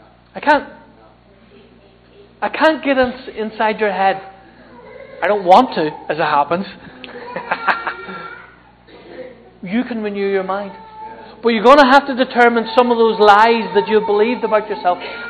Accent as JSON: {"language": "English", "country": "Ireland", "said": "Now I know I'm Irish."}